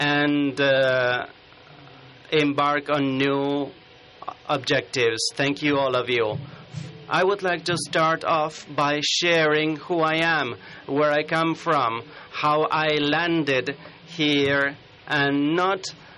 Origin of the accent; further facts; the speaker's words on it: Havana, Cuba; now in United States; I was born in La Habana, Cuba. I was born in the year of the revolution. I grew up in Havana. And after some years, my family moved to the United States.